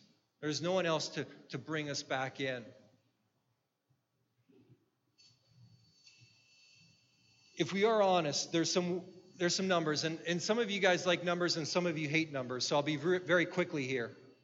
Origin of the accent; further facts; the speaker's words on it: United States; Now, I'm an American, so I can say this. America has an obesity problem.